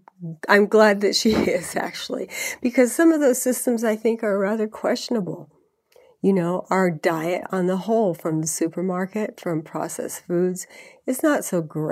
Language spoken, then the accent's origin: English; California, United States; moved away; I am a Californian originally, even though I've lived here for three decades or more.